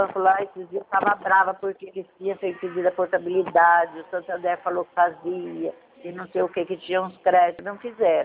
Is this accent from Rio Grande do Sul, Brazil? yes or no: no; Dracena, São Paulo, Brazil; Eu sou de Dracena.